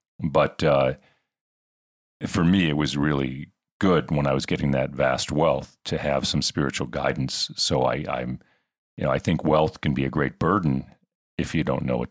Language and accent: English; United States; even though I'm American